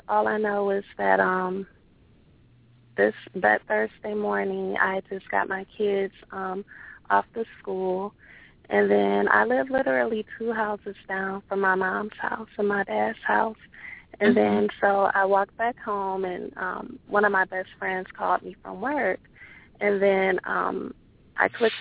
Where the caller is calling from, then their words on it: Cleveland, Ohio, United States; I'm calling from Cleveland, Ohio.